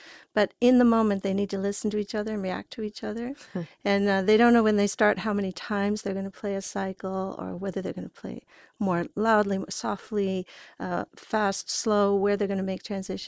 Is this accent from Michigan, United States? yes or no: yes; Kalamazoo, Michigan, United States; But one of our performances was here in Kalamazoo, because I'm from Kalamazoo.